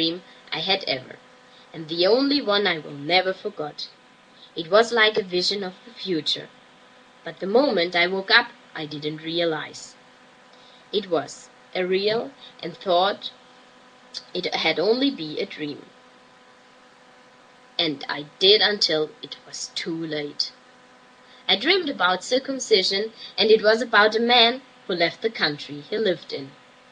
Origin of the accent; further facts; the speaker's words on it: Kenya; I am a Kenyan and grew up in post-colonial Kenya in the 50s and 60s with a father and a mother. Both of them are from our tribe